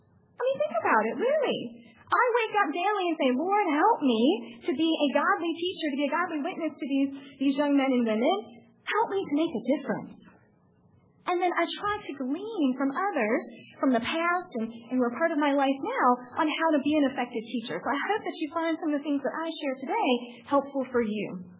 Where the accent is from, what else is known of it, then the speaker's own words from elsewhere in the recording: Annapolis, Maryland, United States; I'm from Annapolis originally.